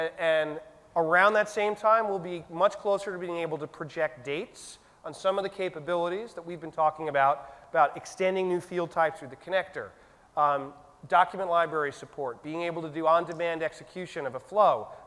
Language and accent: English; Boston, Massachusetts, United States; a company that recently moved to my hometown in Boston, Massachusetts.